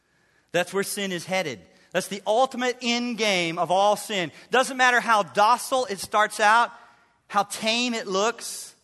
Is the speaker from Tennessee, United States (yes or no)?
yes; Chattanooga, Tennessee, United States; I grew up in the South. Hallelujah. Chattanooga, where kudzu rules in the summertime.